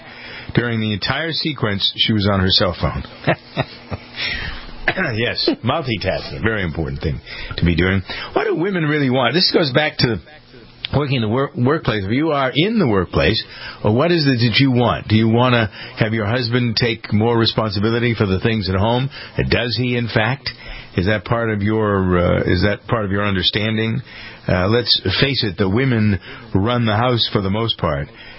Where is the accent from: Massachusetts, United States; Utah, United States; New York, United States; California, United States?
Massachusetts, United States; Framingham; which has a father from my hometown of Framingham, Massachusetts